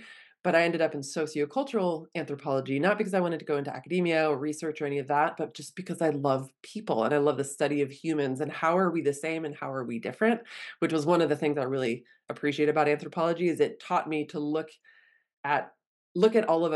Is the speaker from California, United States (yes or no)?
yes; California, United States; growing up in California, I always felt not necessarily like an outsider, but I felt very European.